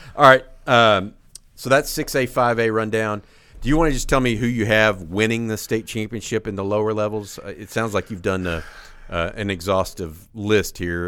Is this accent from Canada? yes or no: no; Houston, Texas, United States; it just blows my mind because I grew up in Houston, as you know.